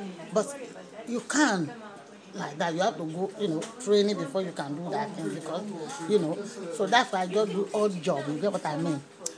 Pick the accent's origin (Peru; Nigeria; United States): Nigeria; moved away; I came from Nigeria.